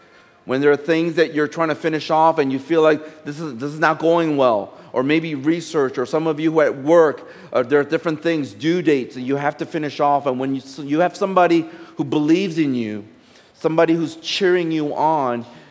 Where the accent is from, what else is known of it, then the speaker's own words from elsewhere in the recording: United States; because I grew up in the States